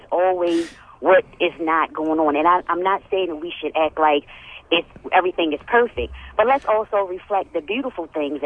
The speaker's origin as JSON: {"language": "English", "town": "Baltimore", "region": "Maryland", "country": "United States", "tie": "born or raised there", "said": "I'm from East Baltimore. Grew up in East Baltimore from a single mother"}